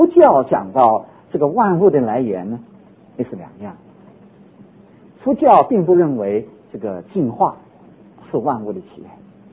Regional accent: China; 所以我们中国人常说，哎，我跟你没有缘分

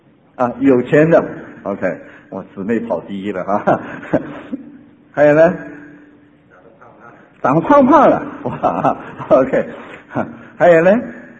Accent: China; 我发现呢，这个美国人啊比我们中国人是有一点不同啊

